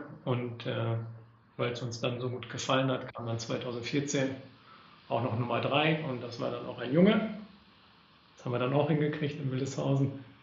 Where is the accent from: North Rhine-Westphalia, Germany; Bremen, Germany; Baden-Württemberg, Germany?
North Rhine-Westphalia, Germany; Rahden; born there; Ich komme aus gebürtig, also aus dem Kreis Minden-Lübbecke, aus Raden.